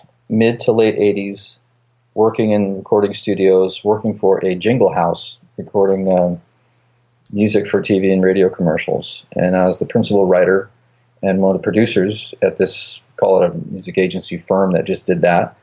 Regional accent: Idaho, United States; also born or lived in New Jersey; So I spent a lot of my childhood there, but I also spent it in Idaho, living on a ranch farm and horses and animals. And that was a great, great place to grow up. That was up to the age of 10.

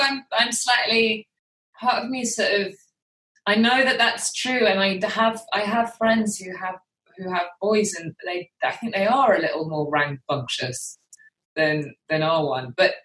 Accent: United Kingdom; accent: British; I think because of my accent, because I'm the anomaly in my family. I'm the one with the British accent.

